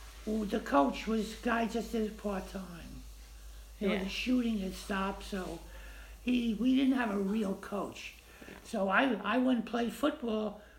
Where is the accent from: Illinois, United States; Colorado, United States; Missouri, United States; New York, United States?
New York, United States; Brooklyn; also born or lived in Rockland County / Buffalo; now in Martha's Vineyard, United States; I grew up in Brooklyn, lived in Rockland County for 12 years, and then Buffalo for 30 years, and in 1998, I moved to Martha's Vineyard.